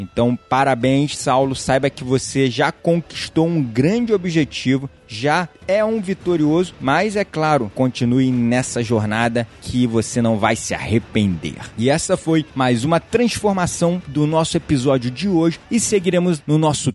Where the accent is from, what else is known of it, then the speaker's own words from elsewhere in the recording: Rio de Janeiro, Brazil; accent: carioca; Eu não vou prometer que eu vou conseguir tirar esse meu sotaque carioca, porque aquilo, nascido e criado aqui no Rio